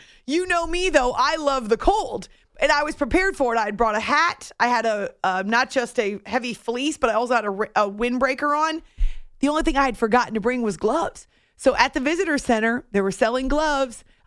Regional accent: New Hampshire, United States; So the second that we realized we're both from the Granite State, we were all about being sisters.

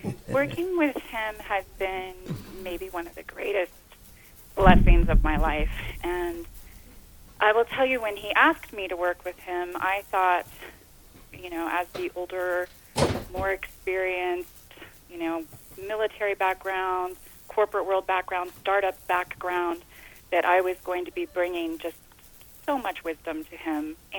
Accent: Ohio, United States; And I will say, having come from growing up in Ohio was, and, you know, God bless my Ohio family.

